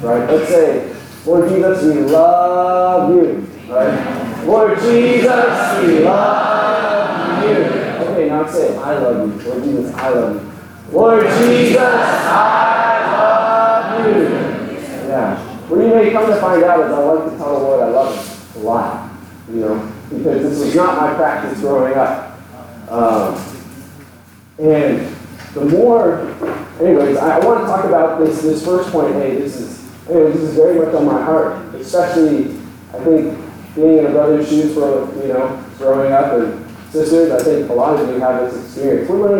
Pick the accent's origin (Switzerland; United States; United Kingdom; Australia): United States; Cambridge, Massachusetts; I'm from Cambridge, Massachusetts. Currently where I'm serving.